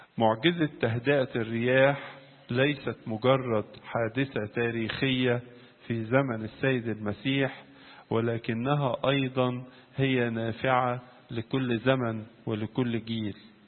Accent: Egypt; بلادنا مصر

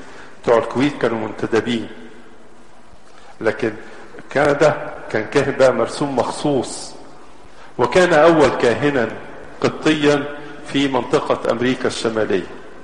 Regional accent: Egypt; احنا كمصريين مرتبطين بالأرض وبالنيل

